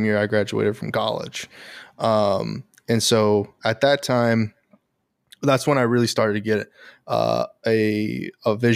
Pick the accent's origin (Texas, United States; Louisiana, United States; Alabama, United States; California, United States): Texas, United States; growing up in the Austin, Texas area, I grew up about 45 minutes north of Austin